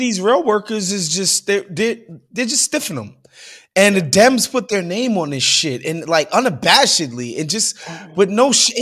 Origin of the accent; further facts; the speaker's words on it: New York, United States; Look, I'm from New York. I have a lot of friends who work in MTA.